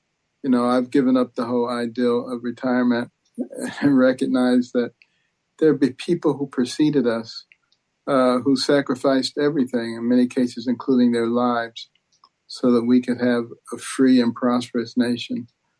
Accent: Detroit, Michigan, United States; That is my hometown. Absolutely.

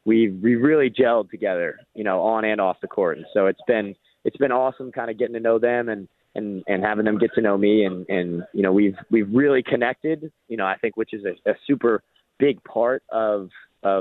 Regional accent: New York City, New York, United States; also born or lived in Massachusetts; So I'm really a New York guy. I went to high school in Massachusetts for a couple years, but I'm born and raised in New York City.

